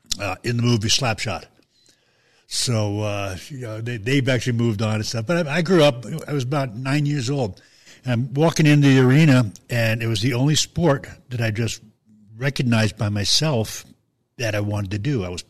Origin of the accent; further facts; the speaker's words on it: Long Island, New York, United States; I grew up in Long Island, New York.